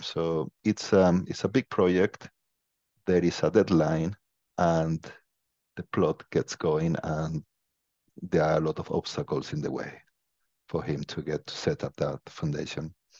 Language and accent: English; Spain; moved away as an adult; now in United Kingdom; I am from Spain, but I've been living in the UK for the last 19 years.